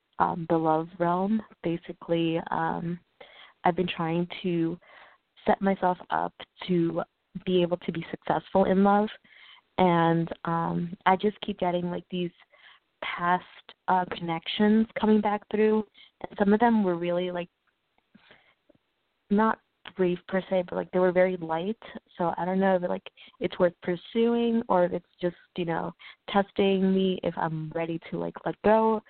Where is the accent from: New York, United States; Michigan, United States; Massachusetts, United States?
New York, United States; Queens; Hello? New York.